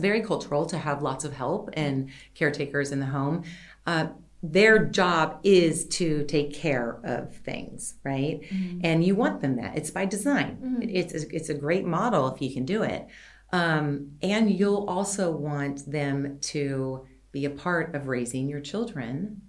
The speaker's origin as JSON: {"language": "English", "country": "United States", "said": "Well, I'm from America and I was spanked."}